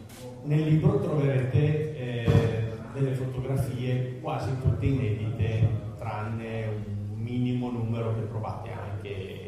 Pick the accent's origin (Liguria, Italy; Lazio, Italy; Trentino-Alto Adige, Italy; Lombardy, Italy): Liguria, Italy; Porto Venere; io vengo da Porto Venere, è un posto molto bello, siete tutti invitati